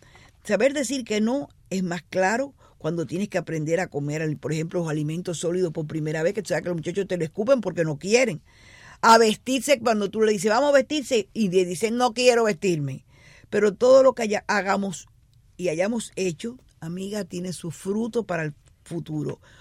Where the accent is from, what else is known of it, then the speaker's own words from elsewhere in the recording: Cuba; Yo soy mamá cubana